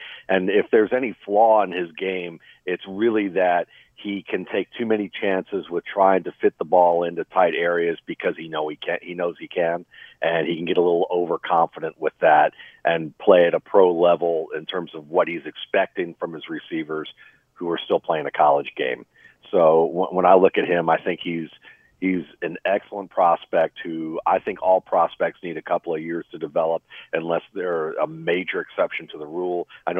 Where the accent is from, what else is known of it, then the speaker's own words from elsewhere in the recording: Mayfield Heights, Ohio, United States; also born or lived in Euclid; I grew up in Mayfield Heights and Euclid for a time.